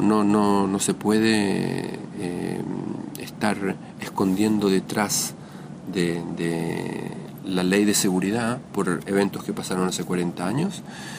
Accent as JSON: {"language": "Spanish", "country": "Chile", "lives_now": "Israel", "said": "somos los tres chilenos, ciudadanos chilenos israelíes"}